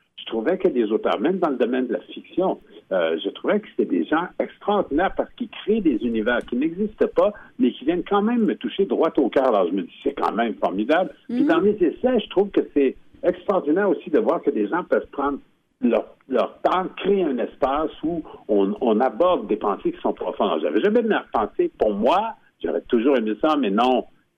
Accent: Canada; il y a comme un phénomène de société qui s'amène chez nous au Canada

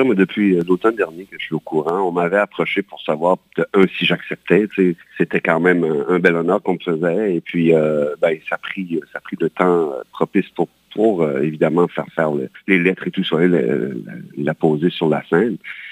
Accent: Petit-Rocher, New Brunswick, Canada; also born or lived in Pointe-Verte; j'ai habité pratiquement partout dans Belle-Baie. Je suis né à Pointe-Verte, j'ai grandi à Petit-Rocher, donc on peut dire que j'ai la double citoyenneté, j'aime dire ça. Et maintenant, j'habite à Beresford

